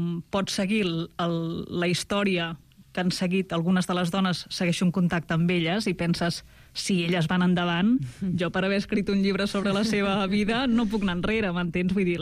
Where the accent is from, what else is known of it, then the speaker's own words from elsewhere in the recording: Sant Joan de Mediona, Catalonia, Spain; moved away; llevar-te a Sant Joan de Mediona, al meu poble, 500 habitants, amb una calma absoluta